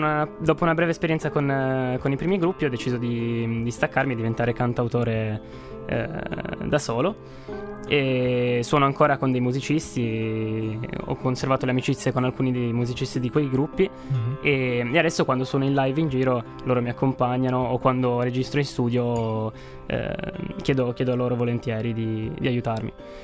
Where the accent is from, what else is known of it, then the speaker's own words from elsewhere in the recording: Turin, Piedmont, Italy; innanzitutto sono di Torino, di Michelino, mm-hmm, in realtà, quindi qua vicino